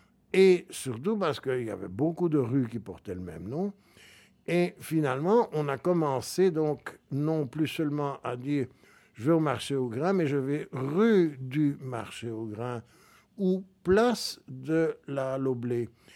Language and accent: French; Ixelles, Brussels-Capital Region, Belgium; je suis Ixellois presque de naissance et de vie, en tout cas, si je suis né à Bruxelles-Ville, j'ai passé pratiquement toute ma vie à Ixelles